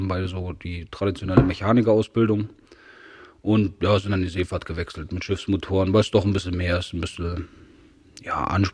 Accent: Saxony, Germany; Nee, ja, ich bin ja in Sachsen geboren, meine Lehre gemacht.

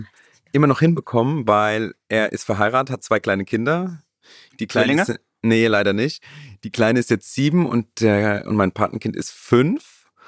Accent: Osthofen, Rhineland-Palatinate, Germany; Nee, also ich bin ja in Rheinland-Pfalz aufgewachsen, in Osthofen, das ist in der Nähe von Worms, da bin ich auch geboren.

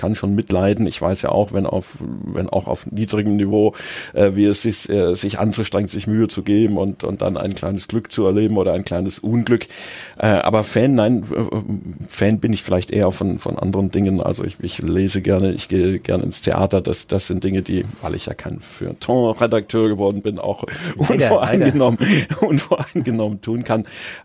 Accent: Munich, Bavaria, Germany; ich bin in München aufgewachsen, habe beim TSV Solln gespielt

